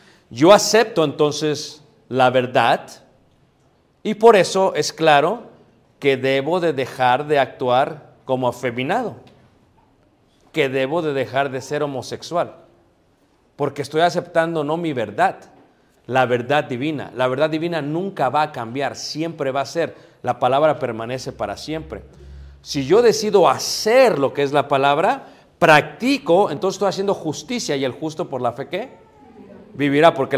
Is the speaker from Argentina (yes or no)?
no; Mexico; Yo soy latino, mestizo, soy mexicano. No la puedo rechazar. Yo soy de 48 años